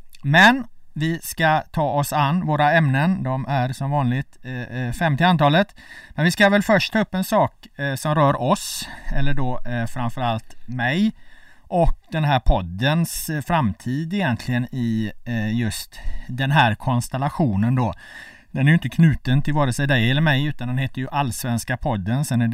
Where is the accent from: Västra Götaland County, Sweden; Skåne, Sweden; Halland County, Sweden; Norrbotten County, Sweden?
Västra Götaland County, Sweden; Gothenburg; now in Stockholm, Sweden; jag är från Göteborg. Jag får flytta hem, vilket jag är väldigt lycklig över.